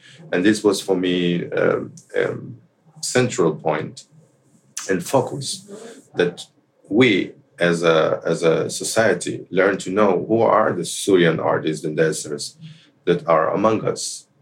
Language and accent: English; Israel; now in Berlin, Germany; it was amazing because I'm from Israel. And geographically, we are neighbors, but our countries are enemies